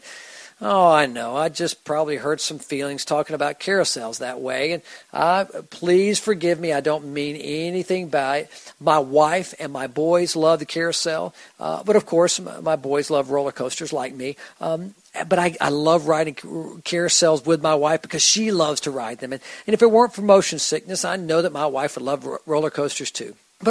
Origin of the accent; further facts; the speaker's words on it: Georgia, United States; I grew up just outside of Atlanta, literally only a few miles away from Six Flags over Georgia.